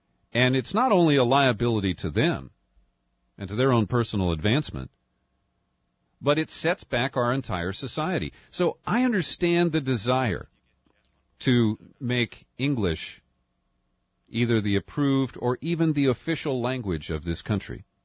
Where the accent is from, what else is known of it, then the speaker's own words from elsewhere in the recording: United States; born there; because as an American born here, it's frustrating when you go into a retail store